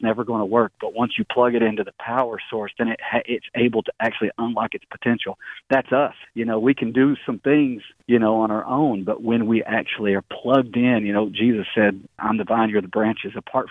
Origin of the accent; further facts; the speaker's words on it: Tennessee, United States; You know, growing up in East Tennessee, you know, whenever you kind of mess up really big and you're a Christian